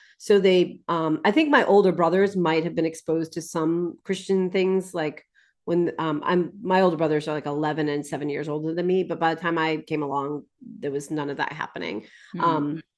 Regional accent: Massachusetts, United States; I don't have the Boston accent. I grew up outside of Boston, but I live in the western part of the state

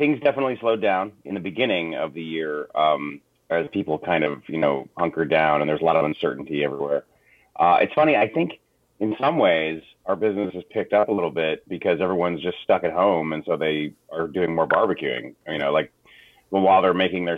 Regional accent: Michigan, United States; I originally grew up, I'm from Michigan, actually

